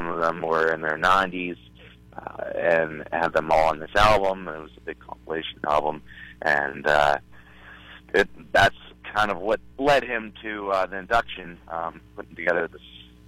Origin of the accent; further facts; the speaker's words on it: Pittsburgh, Pennsylvania, United States; Well, I'm from the Pittsburgh, Pennsylvania area originally, and we've been lately traveling all over the country here, but we are still located in the Pennsylvania area